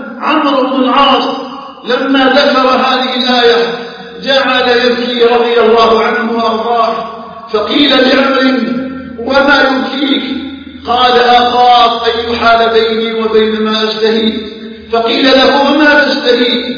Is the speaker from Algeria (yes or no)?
yes; Algeria